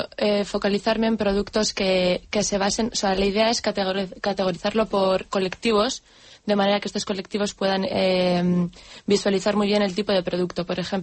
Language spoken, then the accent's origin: Spanish; Barakaldo, Basque Country, Spain; Soy de Baracaldo, así que me pillo cerquita al centro.